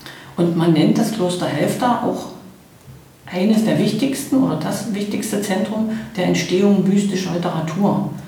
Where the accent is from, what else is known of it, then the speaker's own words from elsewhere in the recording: Halle, Saxony-Anhalt, Germany; in meiner Heimatstadt Halle